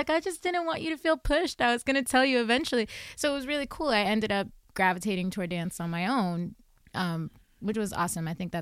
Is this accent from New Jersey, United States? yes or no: yes; East Orange, New Jersey, United States; also born or lived in Manhattan, United States; Okay, I grew up, I was born in New York, in Manhattan. I grew up in Jersey, okay. East Orange, New Jersey.